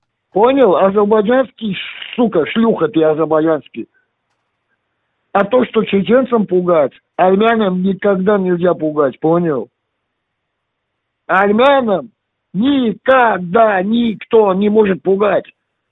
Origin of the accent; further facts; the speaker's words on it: Armenia; Мне, я армянин, и не думай, что армяне от чеченцев боятся.